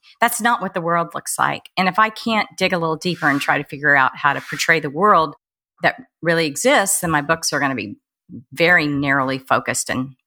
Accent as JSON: {"language": "English", "town": "Amarillo", "region": "Texas", "country": "United States", "tie": "born or raised there", "said": "I had a series that was based in Texas, in my hometown, and I'm from Amarillo, Texas, for most of my childhood, which is, it's fairly conservative Christian environment."}